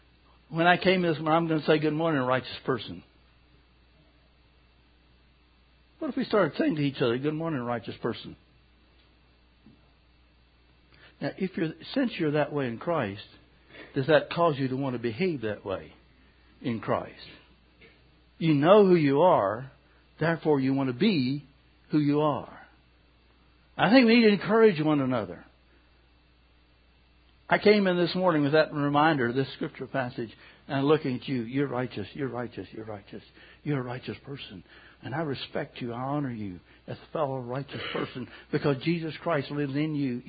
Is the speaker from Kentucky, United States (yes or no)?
yes; Kentucky, United States; Some of you don't know I'm from Kentucky, but anyway.